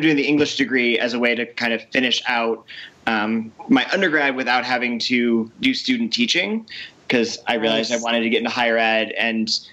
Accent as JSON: {"language": "English", "region": "Ohio", "country": "United States", "also_born_or_lived": "Connecticut", "lives_now": "Boston, United States", "said": "no, I'm from Ohio originally."}